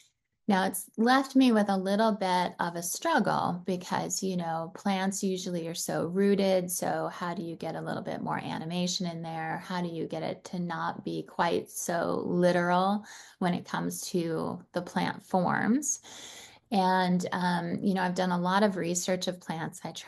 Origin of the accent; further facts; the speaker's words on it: California, United States; now in Utah, United States; So, you know, I came from California and moved to Utah where I started doing this body of work. So coming from a very liberal, open state to going to a much more quiet, conservative state, right?